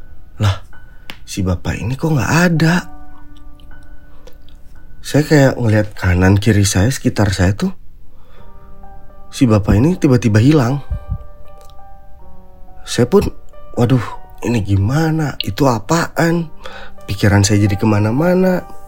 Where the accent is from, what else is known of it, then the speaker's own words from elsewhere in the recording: Bandung, West Java, Indonesia; Saya dari Bandung gitu, lagi ada acara Vespa.